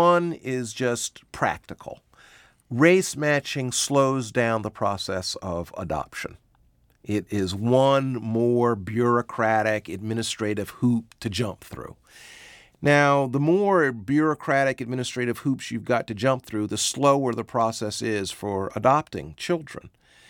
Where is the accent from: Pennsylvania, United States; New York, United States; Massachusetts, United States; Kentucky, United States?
Massachusetts, United States; Let's go back to my home state, Massachusetts.